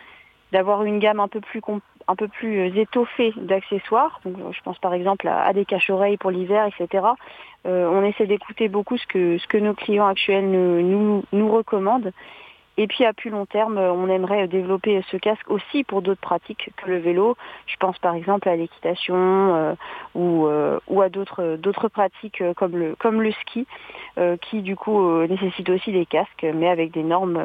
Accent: Brittany, France; une casquette ou un bonnet un peu style marin, puisqu'on vient de Bretagne.

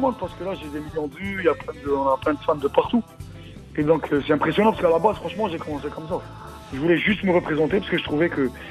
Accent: Algeria; accent: Algerian Arabic; first language Arabic; French is a second language; l'arabe donc c'est ma première langue et donc je comprends vraiment je comprends bien la langue mais en fait on va dire l'algérien parce que c'est de l'arabe quand même très mélangé

